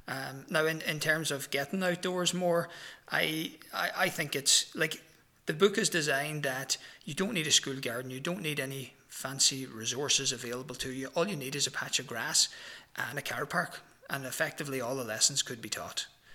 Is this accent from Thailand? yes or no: no; Donegal, Ulster, Ireland; growing up in Donegal, just outside Donegal town, the outdoors was the biggest room in our house.